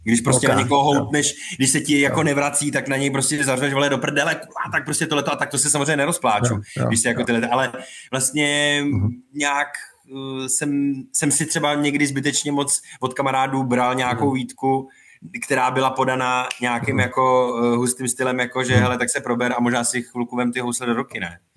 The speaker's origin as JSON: {"language": "Czech", "town": "Karlovy Vary", "region": "Karlovy Vary Region", "country": "Czechia", "said": "on se přestěhoval zpátky do Prahy, my jsme z Karlových Varů"}